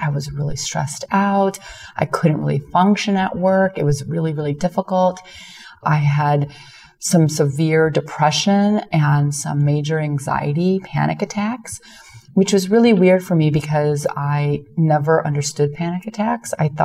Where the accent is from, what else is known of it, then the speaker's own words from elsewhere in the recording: Chicago, Illinois, United States; I'm from Chicago.